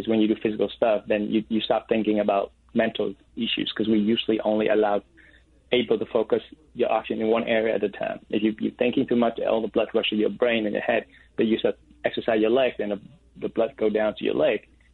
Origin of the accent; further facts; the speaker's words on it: Vietnam; I'm an oldest brother, and then I'm from Vietnam.